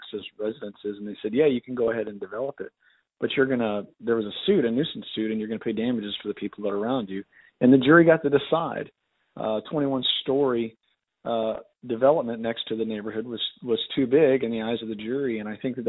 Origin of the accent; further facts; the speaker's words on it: Houston, Texas, United States; now in Austin, United States; I'm in Austin, Texas. I grew up in Houston.